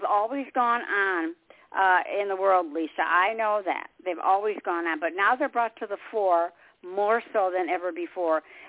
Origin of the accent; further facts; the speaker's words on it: Detroit, Michigan, United States; I'll put my headphones on, and I'm from Motown, I'm from Detroit, and I put on all my music